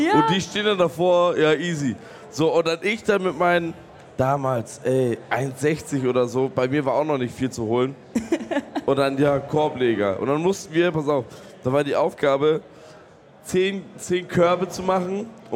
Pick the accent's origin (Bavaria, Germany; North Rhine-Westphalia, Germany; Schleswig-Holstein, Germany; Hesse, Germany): Schleswig-Holstein, Germany; Lübeck; das ist so ein großes Ding bei uns in Lübeck